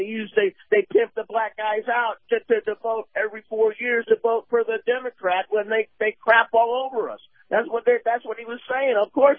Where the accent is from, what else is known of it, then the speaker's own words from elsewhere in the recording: New York City, New York, United States; I was born in the Bronx with blacks all around.